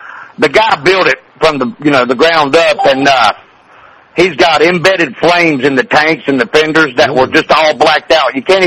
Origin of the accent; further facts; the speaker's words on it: the South, United States; now in New York, United States; You know, I'm a rebel. I come from the South.